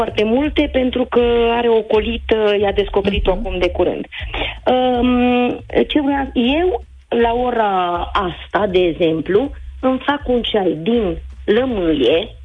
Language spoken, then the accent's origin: Romanian; Brașov, Brașov County, Romania; also born or lived in Italy; Okay, okay. Vă sunt din Brașov.